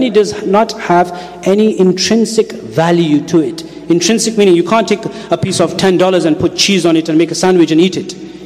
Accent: England, United Kingdom; I was born in the West. I was born in England. I've lived all my life in England.

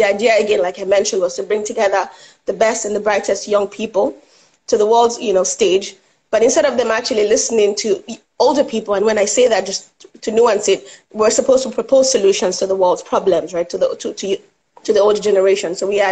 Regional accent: Nigeria; moved away as an adult; I'm Nigerian, born and raised, and I came here to go to college.

